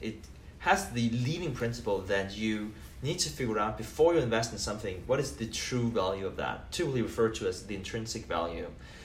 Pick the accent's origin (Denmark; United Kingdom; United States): Denmark; English is a second language; moved away as an adult; I'm born and raised in Denmark.